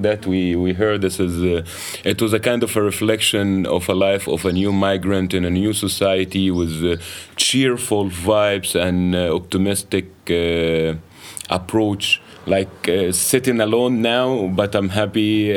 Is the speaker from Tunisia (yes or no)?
no; Alexandria, Alexandria Governorate, Egypt; انا اسكندراني، بمثل اسكندريه جدا